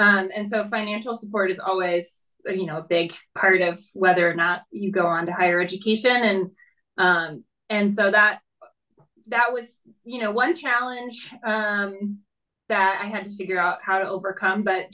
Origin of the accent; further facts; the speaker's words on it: Anchorage, Alaska, United States; Yeah, so I grew up in Anchorage, Alaska, and I spent a lot of time outside.